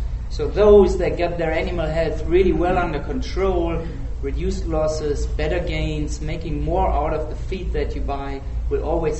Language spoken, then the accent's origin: English; Germany; also born or lived in Korea; now in United States; So I'm from Germany. I've been with PI for a number of years, have been 3.5 years in Korea for them, and for the last year I've been here in the US.